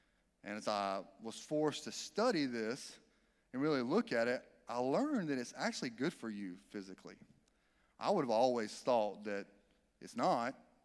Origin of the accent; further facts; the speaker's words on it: the South, United States; I grew up in the South. Our vegetables are no longer vegetables when we're done cooking them.